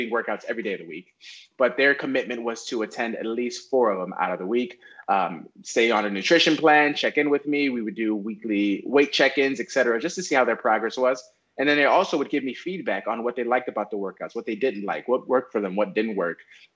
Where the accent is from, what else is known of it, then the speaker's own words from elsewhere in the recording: Chicago, Illinois, United States; So, born and raised in Chicago.